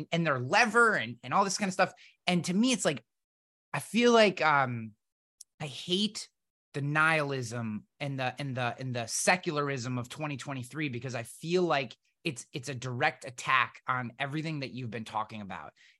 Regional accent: East Coast, United States; I'm from the East Coast and Irish and country and whatever you want a moniker you want to put on it.

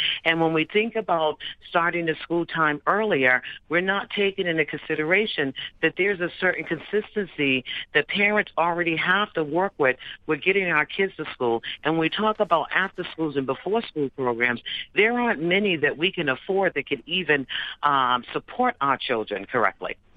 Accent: Dorchester, Massachusetts, United States; Hi, I'm not from Jamaica Plain, I'm from Dorchester.

